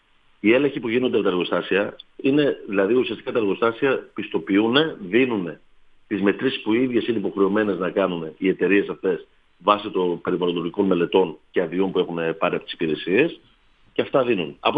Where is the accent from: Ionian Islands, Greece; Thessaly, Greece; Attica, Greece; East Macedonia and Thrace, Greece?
East Macedonia and Thrace, Greece; Nea Karvali; είμαι κάτοικος της περιοχής Νέας Καρβάλης. Έχω καταγωγή από τη Νέα Καρβάλη.